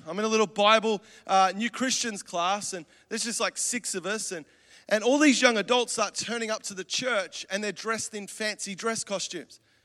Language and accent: English; Australia; I'm from Australia, but I'm not a freak.